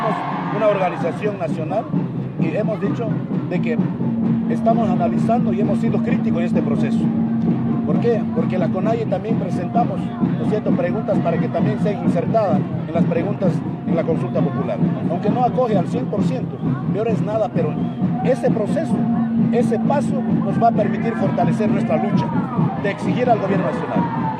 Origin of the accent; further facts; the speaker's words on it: Ecuador; todos y todas los ecuatorianos estamos por una sola causa